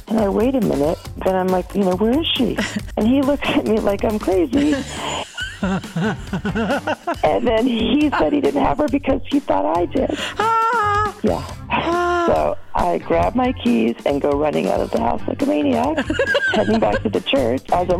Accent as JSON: {"language": "English", "town": "Madison", "region": "Wisconsin", "country": "United States", "said": "I'm from Madison"}